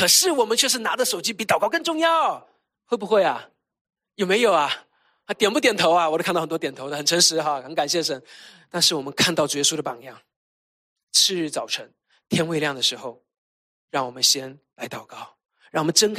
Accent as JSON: {"language": "Chinese", "country": "China", "said": "我们中国人，我们国内的弟兄姐妹讲，这是救命的稻草"}